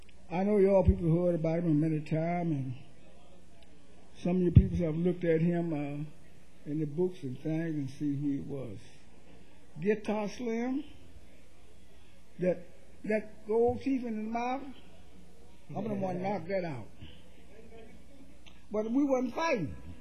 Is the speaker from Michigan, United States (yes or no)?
no; Greenwood, Mississippi, United States; he's from Greenwood, from my hometown, Greenwood, Mississippi.